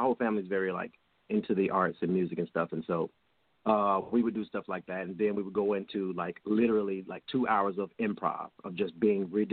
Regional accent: Georgia, United States; I'm from Georgia, born and raised.

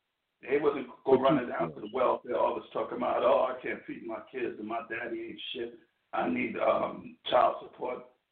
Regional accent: Brooklyn, New York, United States; I come from New York. I come from Brooklyn.

